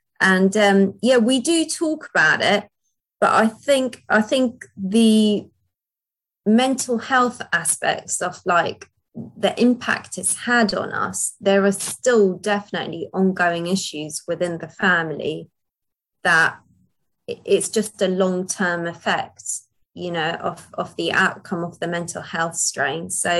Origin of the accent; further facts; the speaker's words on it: Basra, Basra Governorate, Iraq; This is very personal to me because I come from Iraq, from Basra.